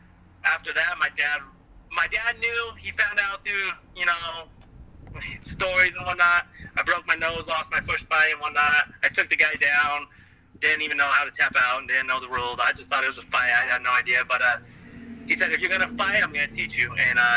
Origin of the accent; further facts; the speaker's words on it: Colorado, United States; I work and own a company in Colorado at my hometown.